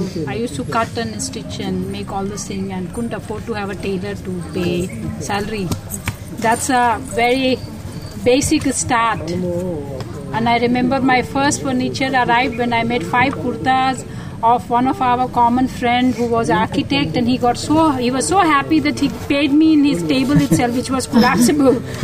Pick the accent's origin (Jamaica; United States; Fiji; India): India; Delhi; I come from Delhi and taught and brought up in a bit of a spoiled manner.